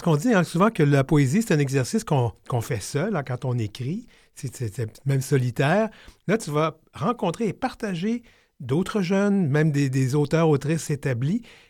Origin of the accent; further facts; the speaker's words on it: Quebec City, Quebec, Canada; born there; En passant, je suis aussi de Québec, alors je suis très content de savoir que ça se passe dans mon coin où je suis né.